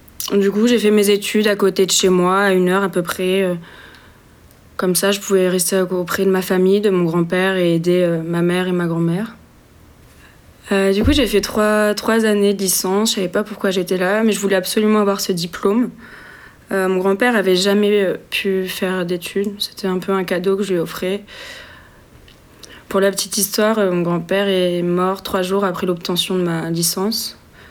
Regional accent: Nantes, Pays de la Loire, France; moved away as an adult; now in Brussels, Belgium; je suis étudiante à la CAMM en photo et je suis originaire de Nantes. Je suis arrivée à Bruxelles en septembre.

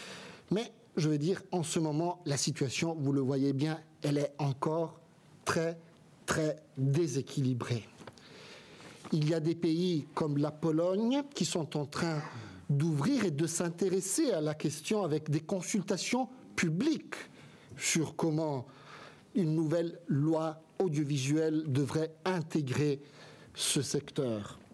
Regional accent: Italy; French is a second language; Comme tout d'ailleurs en Italie, hein. Je suis italien.

